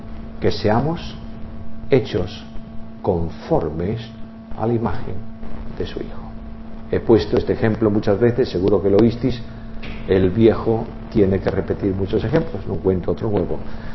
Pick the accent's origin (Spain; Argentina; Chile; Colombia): Spain; pero yo soy español.